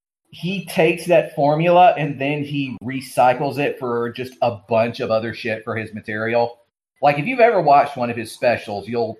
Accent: Georgia, United States; But, you know, I'm from Georgia, so, yeah.

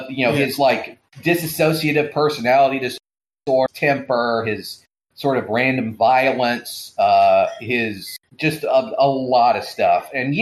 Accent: Georgia, United States; So one of the major primaries was right here, of course, in my home state of Georgia.

